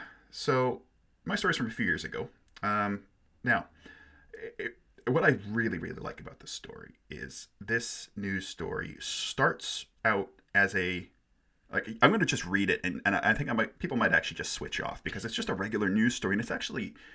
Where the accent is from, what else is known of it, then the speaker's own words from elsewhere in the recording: Canada; now in United Kingdom; I'm Canadian. I'm Canadian-British.